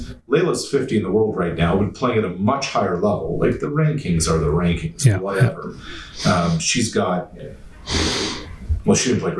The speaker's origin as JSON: {"language": "English", "country": "Canada", "said": "Like it was overwhelming to see that as a Canadian."}